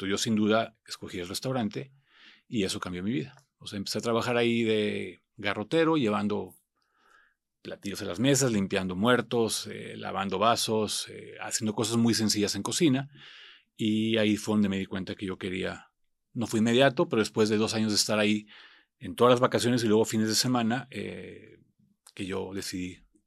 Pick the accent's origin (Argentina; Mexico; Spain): Mexico; Ensenada, Baja California; moved away; De Ensenada, exactamente. Llegué, bueno, de Ensenada estudié en Estados Unidos, en Hyde Park, en el Culinary Institute of America. Trabajé en Francia, en España, básicamente en Madrid, en Estrasburgo y en París, y trabajé también en Nueva York y en San Diego.